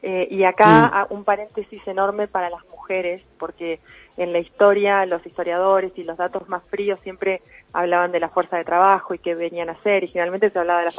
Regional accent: Argentina; la variedad cultural que tenemos como argentinos

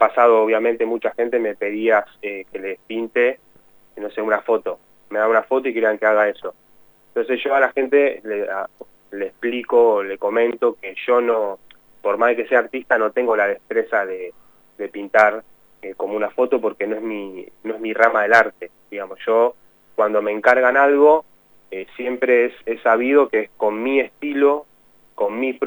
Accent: Luis Guillón, Buenos Aires Province, Argentina; Yo soy de Luis Guillón, es partido de Esteban Echeverría

